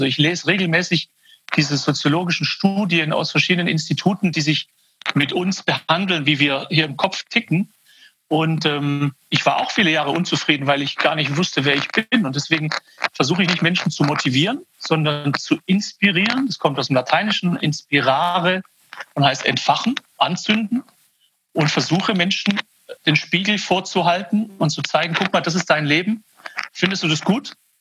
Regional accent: Baden-Württemberg, Germany; Meine Eltern sind aus dem Iran Ende der 60er Jahre nach Deutschland gekommen. Da bin ich hier in der Nähe von Stuttgart geboren

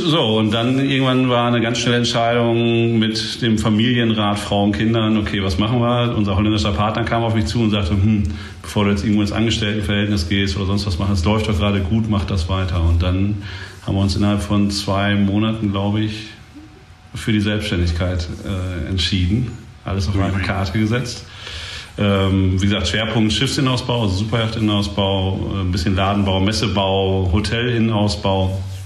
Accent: Münster, North Rhine-Westphalia, Germany; Ich bin ja selber aus Münster

